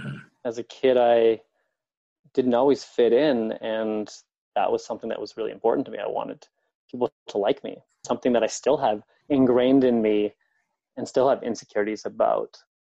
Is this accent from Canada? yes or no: yes; Canada; also born or lived in Korea; I'm Canadian, so I came back home several times when I was living in Korea. I came back, I think, 3 or 4 times in those 5 years.